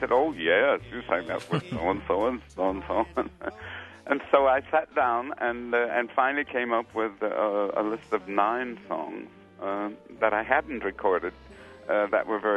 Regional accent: San Francisco, California, United States; also born or lived in Gilmer; Well, I was born in Texas. I was born in a little town called Gilmer. But my dad had the good fortune of moving all of us. I have 6 brothers and sisters. And he moved us to San Francisco, and I grew up there.

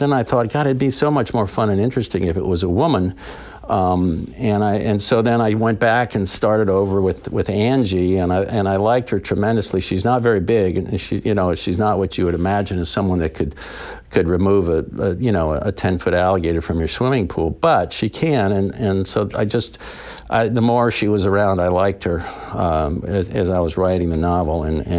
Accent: Florida, United States; growing up in Florida, I always end up rooting for Mother Nature.

